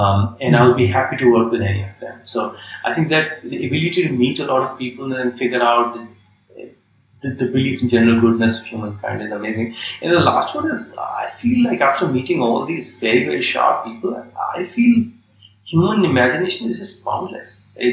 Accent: Bareilly, Uttar Pradesh, India; very, very small town in north of India, in UP called Bareilly. That's where I grew up.

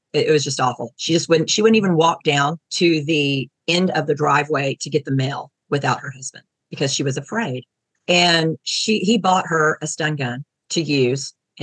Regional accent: Colorado, United States; So we're from Colorado originally. We've just moved to Texas.

